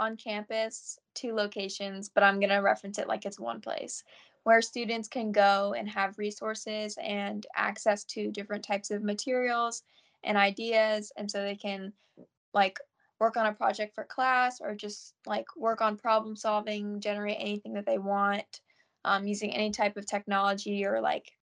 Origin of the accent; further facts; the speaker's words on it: Durham, North Carolina, United States; I'm a rising junior at Elon, and I'm from Durham, North Carolina.